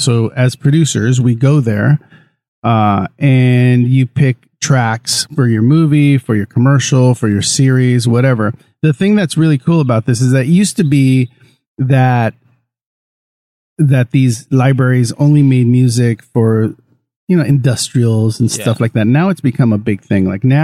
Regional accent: Los Angeles, California, United States; I was classically trained for a lot of years, mainly because I grew up in East Los Angeles. So to stay off the streets, I would tell people that I have to practice.

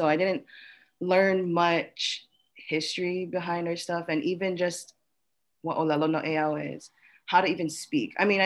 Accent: Hawaii, United States; Like, I grew up in Oahu. I grew up in, like, the housing.

